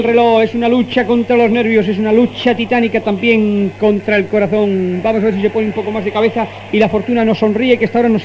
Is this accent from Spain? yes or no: yes; Spain; Y somos españoles y queremos el triunfo de España más que nadie